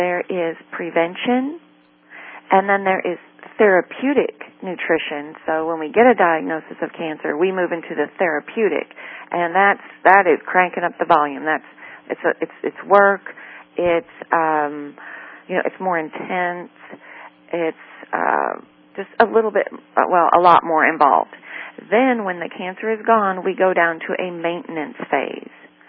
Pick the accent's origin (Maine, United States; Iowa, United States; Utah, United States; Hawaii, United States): Iowa, United States; And, you know, I was raised in Iowa, graduated from Iowa State University, so I feel like I can say this.